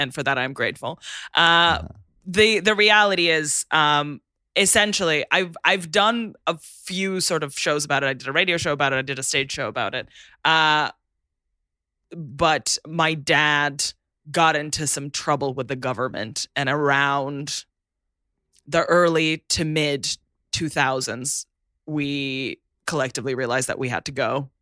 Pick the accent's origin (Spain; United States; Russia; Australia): Russia; now in United Kingdom; I was born and raised in Russia